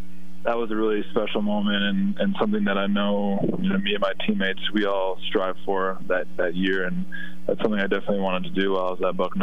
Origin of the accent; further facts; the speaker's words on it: Minnesota, United States; to me, kid growing up in Minnesota, I didn't even know if I would ever play in, you know, Division I basketball.